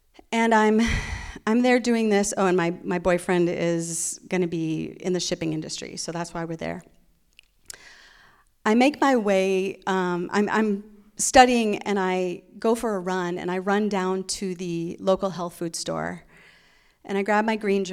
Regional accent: Wisconsin, United States; because here I am from Wisconsin, and I don't have any friends.

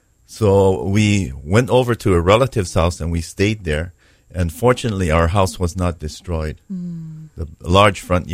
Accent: Hilo, Hawaii, United States; also born or lived in Honolulu, United States; So I grew up in Honolulu. I was born in Honolulu, but grew up in Hilo. My father was transferred because of his job.

